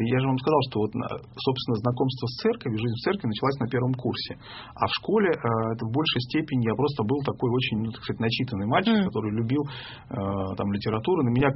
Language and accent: Russian; Northern Kazakhstan, Kazakhstan; я вырос в Северном Казахстане. Это все-таки немножко... Ну, это совсем не Москва. И это немножко другая... Это немножко другая жизнь, тоже в Советском Союзе, но вот она не совсем такая, как, допустим, в Москве или там даже в Центральной России.